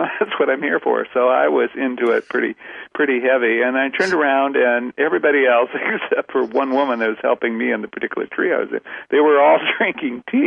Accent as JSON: {"language": "English", "region": "Iowa", "country": "United States", "said": "we're originally from Iowa, the Midwest."}